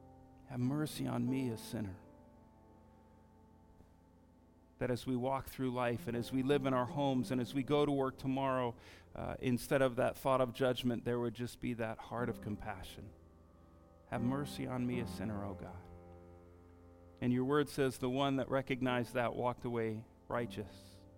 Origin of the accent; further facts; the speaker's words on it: United States; And I confess, as an American, I don't like that.